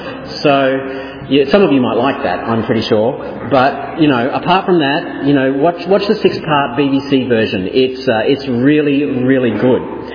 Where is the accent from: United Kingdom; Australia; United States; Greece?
Australia; So I'm an Australian. Australian men like to be men, okay?